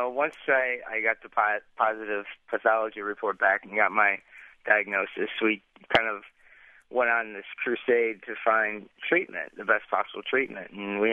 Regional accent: Michigan, United States; I grew up in Michigan, so my favorite season happens to be fall

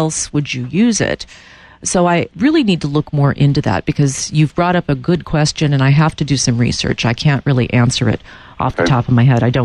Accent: Los Angeles, California, United States; And I grew up in Los Angeles in the 60s, and let me tell you, I know bad air.

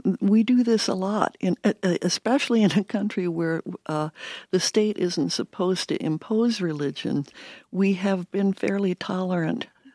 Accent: Georgia, United States; I grew up in Georgia in the 1950s, and I well remember the signs in my doctor's waiting room.

